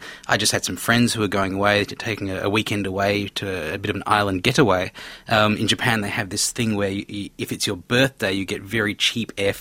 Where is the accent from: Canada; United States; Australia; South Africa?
Australia; also born or lived in Penang, Malaysia; I come from the islands generally. My family's from Hainan Island in the south of China. I was born in Penang, which is an island in the west of Malaysia. And then I guess I grew up in the world's biggest island, Australia.